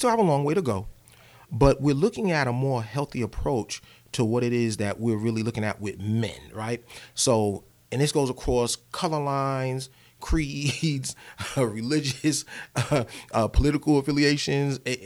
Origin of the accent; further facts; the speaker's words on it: New York, United States; One of the first things that I noticed, even coming up as a young kid growing up in New York, was our socialization, right?